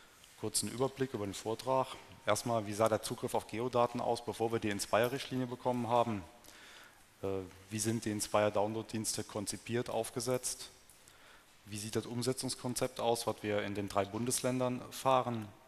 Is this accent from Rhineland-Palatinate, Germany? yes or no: yes; Rhineland-Palatinate, Germany; ich komme aus Rheinland-Pfalz